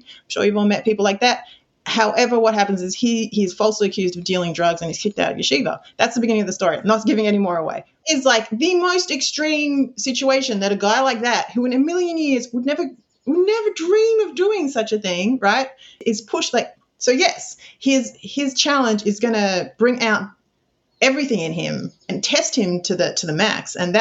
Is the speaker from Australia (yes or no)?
yes; Sydney, New South Wales, Australia; now in Israel; I'm from Sydney, Australia, if you can't hear, but I live in Israel for over 20 years.